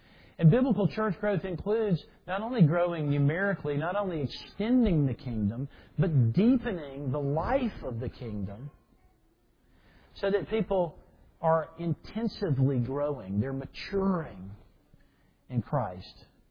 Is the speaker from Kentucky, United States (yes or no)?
no; Mississippi, United States; But we grew up hunting in Mississippi, and many of you have hunted.